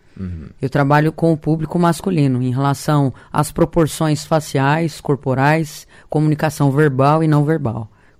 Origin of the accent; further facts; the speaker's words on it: Campo Mourão, Paraná, Brazil; now in Cascavel, Brazil; É uma menina de família muito humilde, que vim de Campo Mourão. Estou aqui hoje em Cascavel há 8 anos que eu resido aqui.